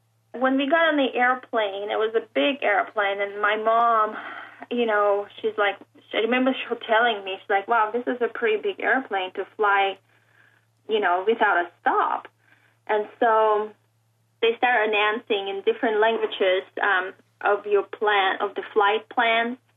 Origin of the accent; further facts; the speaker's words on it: Leningrad, Saint Petersburg, Russia; English is a second language; I'm from Leningrad, USSR. I'd like to stay here.